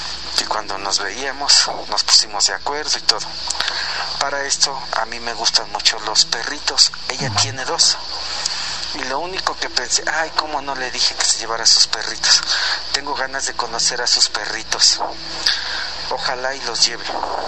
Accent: Real del Monte, Hidalgo, Mexico; de Real del Monte.

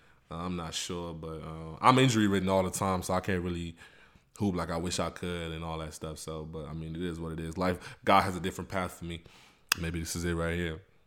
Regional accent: Douala, Littoral, Cameroon; moved away; Where I'm from Douala, Cameroon. I don't know where y'all, if y'all don't know where that's from.

